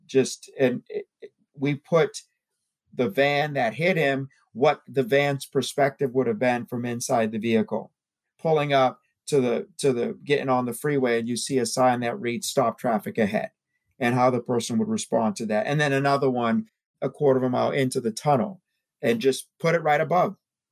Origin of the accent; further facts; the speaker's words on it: Boston, Massachusetts, United States; I'm from Boston, so Patriots are my first love